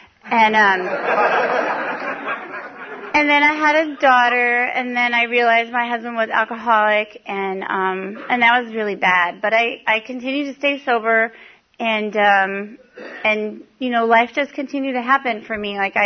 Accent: San Diego, California, United States; I realized I was in Orange County, which I'm from San Diego. So I moved back to San Diego

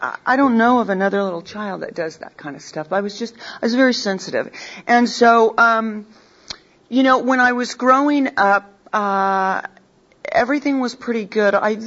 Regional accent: California, United States; You know, I was the youngest of seven. I grew up in the Bay Area, and it was a normal household.

